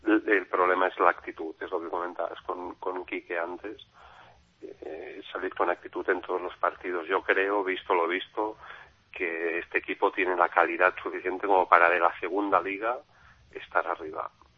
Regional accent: Catalonia, Spain; born there; yo soy catalán de nacimiento, hablo siempre en catalán en todas partes cuando salgo de mi casa

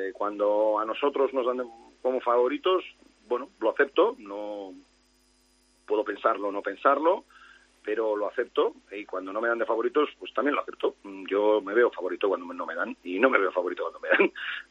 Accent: Vitoria, Basque Country, Spain; moved away as an adult; now in Madrid, Spain; yo soy de Vitoria, estuve aquí hasta los 27, 28 años, o sea que bueno, sí, mis raíces son de aquí, me siento un vitoriano más y además lo digo con orgullo

